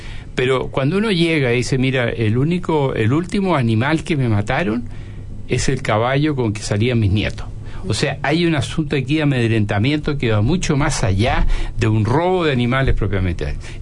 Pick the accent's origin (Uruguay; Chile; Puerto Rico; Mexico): Chile; Pero ¿hasta dónde hemos permitido como chileno que llegue este tipo de vida?